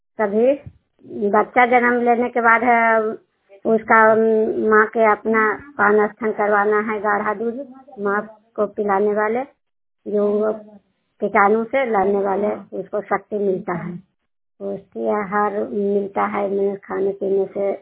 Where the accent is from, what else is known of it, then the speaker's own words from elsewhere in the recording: Vikrampur, Bihar, India; परवरपुर प्रखंड के रहने वाले हैं, गागो बिघा गांव विक्रमपुर रहने वाले हैं, नालंदा जिला नालंदा।